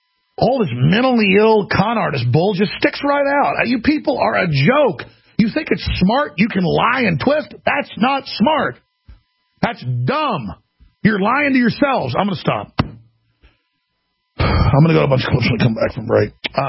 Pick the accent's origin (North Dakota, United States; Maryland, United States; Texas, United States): Texas, United States; Dallas; I grew up in Dallas seeing tornadoes every year. We lived on a hill over a lake